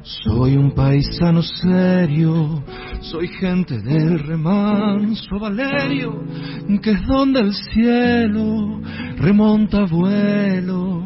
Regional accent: Resistencia, Chaco, Argentina; Yo lo siento muy natural porque soy de Resistencia, soy del Chaco

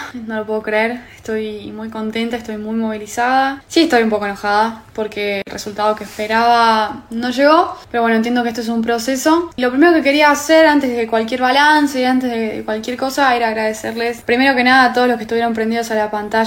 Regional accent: Argentina

